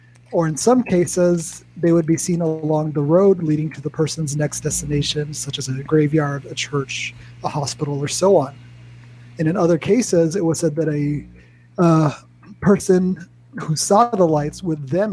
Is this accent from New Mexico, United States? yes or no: yes; New Mexico, United States; As some of you know, I grew up in New Mexico, far, far from the roads of Wales